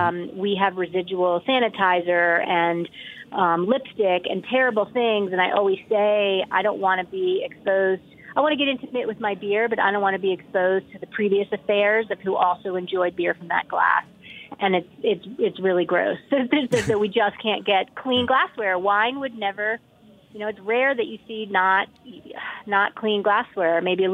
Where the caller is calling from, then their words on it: Boulder, Colorado, United States; I'm talking today from Boulder, Colorado.